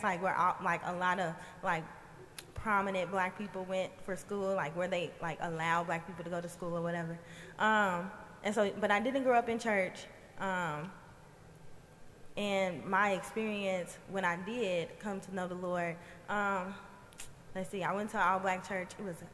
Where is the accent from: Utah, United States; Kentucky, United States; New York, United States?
Kentucky, United States; Louisville; So I didn't grow up in church, and I'm from Louisville, born and raised.